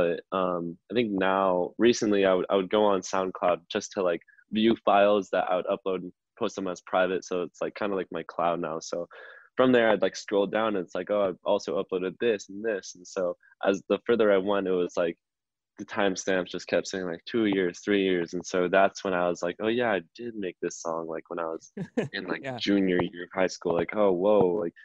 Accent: Seattle, Washington, United States; And later we found out that, you know, we're both from Seattle and we have mutual friends.

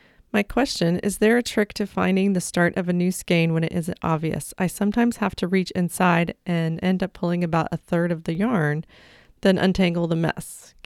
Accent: Buenos Aires, Argentina; Could it be because I'm from Buenos Aires and here we don't do these, a knit along?

